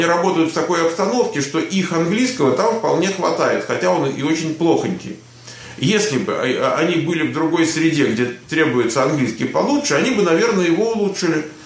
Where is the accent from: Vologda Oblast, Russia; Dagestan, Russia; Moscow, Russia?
Moscow, Russia; Я из Москвы, я родился в Москве. У меня родители оба с Украины, но я сам из Москвы.